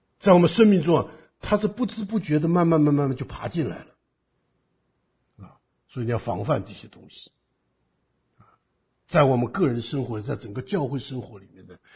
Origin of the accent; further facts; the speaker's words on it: China; 因为我们中国人很喜欢在后园里面开点菜园